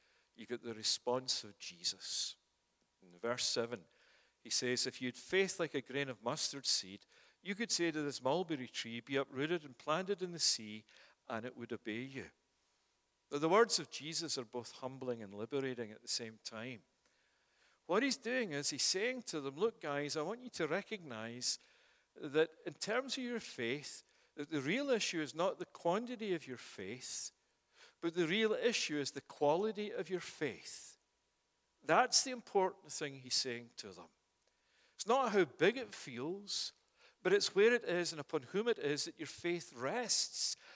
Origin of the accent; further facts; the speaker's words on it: Scotland, United Kingdom; And as a Scotsman, I like getting free books.